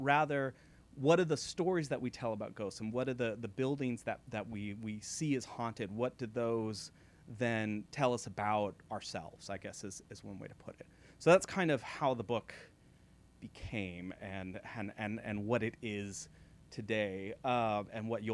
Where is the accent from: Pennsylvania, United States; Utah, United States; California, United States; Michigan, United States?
California, United States; San Jose; I grew up in San Jose, California. So anybody here know the Winchester Mystery House, which is a couple of people?